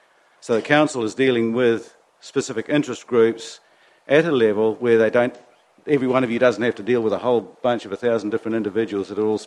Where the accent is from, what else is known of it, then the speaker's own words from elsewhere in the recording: Western Heights, Bay of Plenty, New Zealand; I grew up in Western Heights. I went to Western Heights Primary School, Kaitau Intermediate School, Western Heights High School.